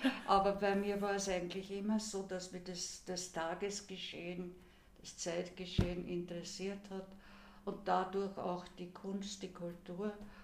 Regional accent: Vienna, Austria; es interessiert mich, was geschieht in dem Land, in dem ich daheim bin, mhm, das meine Heimat ist. Was geschieht rundherum, früher eben Wien, das sich leider für mich gesehen so verändert hat.

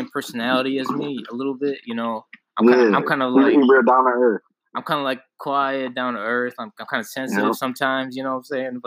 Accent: India; I'm Indian, right? So I got to represent my culture.

